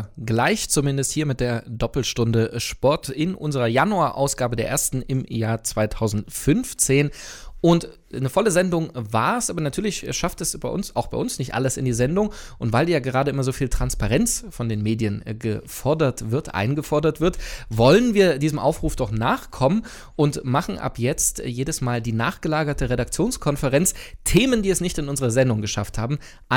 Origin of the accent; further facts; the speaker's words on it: Thuringia, Germany; Ja, und ich komme aus dem Thüringer Wald, da schneit es wirklich manchmal, aber eben selten.